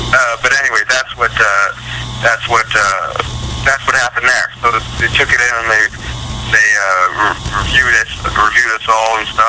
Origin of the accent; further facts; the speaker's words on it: Alberta, Canada; Like I mentioned, I'm from Alberta, where, you know, oil fields and all that kind of that world.